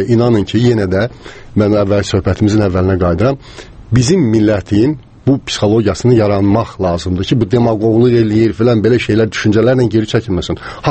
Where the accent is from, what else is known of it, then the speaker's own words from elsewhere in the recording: Karabakh, Azerbaijan; mən özüm də Qarabağlıyam, yəni qohumlarım da bir səsi qaçqındır.